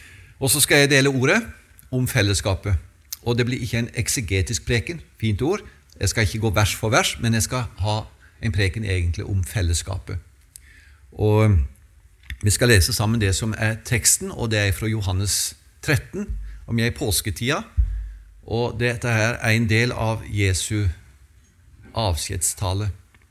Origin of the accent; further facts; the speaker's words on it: Telemark, Norway; accent: Telemark dialect; Dialekten min, den kommer fra Telemark. Og jeg bor på Sørlandet